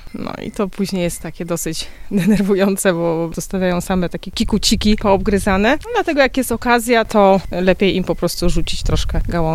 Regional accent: Wrocław, Lower Silesian Voivodeship, Poland; also born or lived in Jordan; Pochodzimy z Wrocławia i mieszkaliśmy troszkę za granicą. Ostatnie nasze takie miejsce zamieszkania to była Jordania.

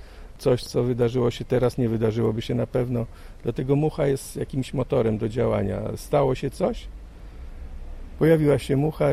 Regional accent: Trzebicz, Lubusz Voivodeship, Poland; moja rodzinna miejscowość koło Drezdenka, Trzebicz

